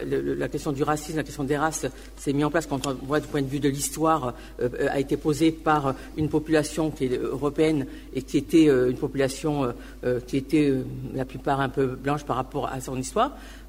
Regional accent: Toulouse, Occitanie, France; Non, mais moi, je suis toulousaine, je suis née à Toulouse.

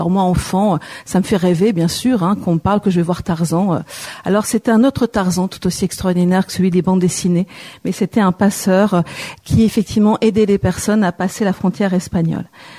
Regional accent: Lille, Hauts-de-France, France; born there; je suis à l'autre bout de la France, Hervé, puisque moi, je suis née à Lille en 74. J'ai toute une famille catalane par mon papa qui sont des résistants et résistantes communistes dans les Pyrénées-Orientales.

